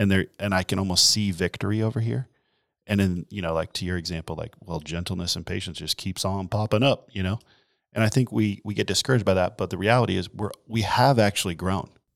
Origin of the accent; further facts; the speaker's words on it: United States; well, we're American, first of all, so we don't like anything slow, you know?